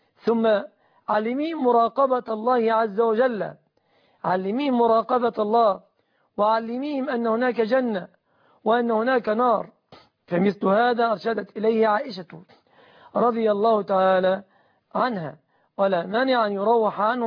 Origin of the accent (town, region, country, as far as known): Egypt